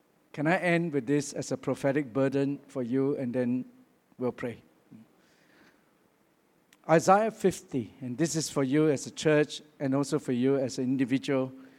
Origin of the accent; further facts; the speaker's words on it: Singapore; I come from Singapore. We are all expected to serve in the army.